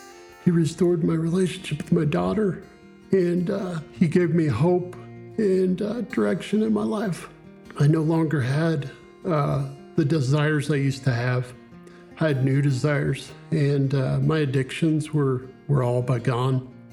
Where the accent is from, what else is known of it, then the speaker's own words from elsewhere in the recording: Missouri, United States; I'm from Southwest Missouri. I'm the youngest of three siblings.